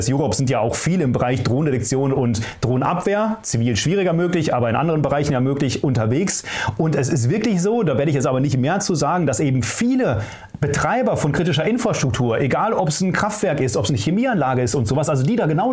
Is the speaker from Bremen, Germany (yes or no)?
no; North Rhine-Westphalia, Germany; wir kommen ja hier aus dem Lipperland